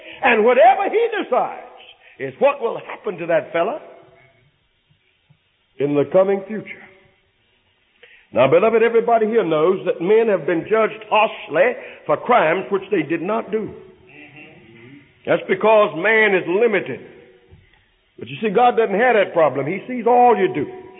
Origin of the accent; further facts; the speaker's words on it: the South, United States; born there; I was born in the South where a man was put in the gas chamber according to the color of his skin.